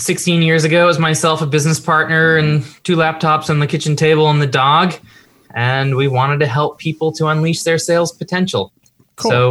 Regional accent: Peabody, Massachusetts, United States; I grew up in lovely Peabody, Massachusetts.

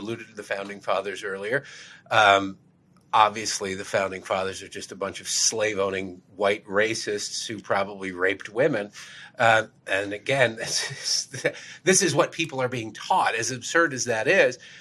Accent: Detroit, Michigan, United States; I'm from Detroit, to watch the Detroit Lions lose to whoever they happen to be playing on that day.

